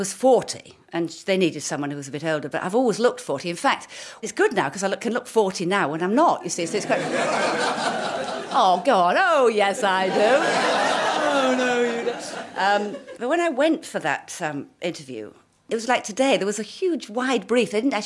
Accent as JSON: {"language": "English", "town": "Hull", "region": "Yorkshire and the Humber", "country": "United Kingdom", "tie": "born or raised there", "said": "And growing up in Hull, such a funny place."}